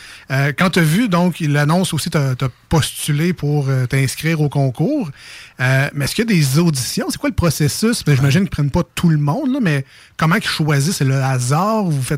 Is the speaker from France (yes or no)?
no; Lévis, Quebec, Canada; 35 ans, je viens de Lévis